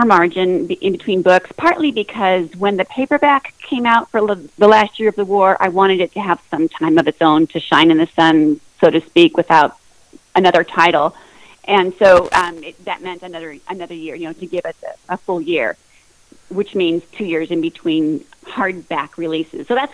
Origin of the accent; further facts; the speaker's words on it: California, United States; because I'm from California. Yeah. California is my home, and I live on an earthquake fault.